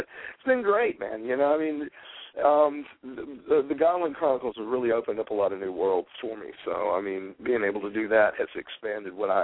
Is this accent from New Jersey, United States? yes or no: no; Spanish Fort, Alabama, United States; I'm actually doing a sort of semi-biographical about my hometown of Spanish Fort, Alabama, growing up in that area.